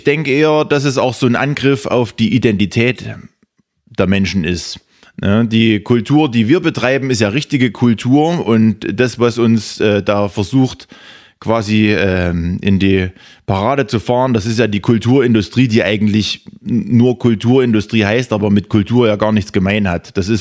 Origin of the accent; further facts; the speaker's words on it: East Germany, Germany; wenn wir irgendwo hinkommen und sagen, wir kommen aus Dunkeldeutschland.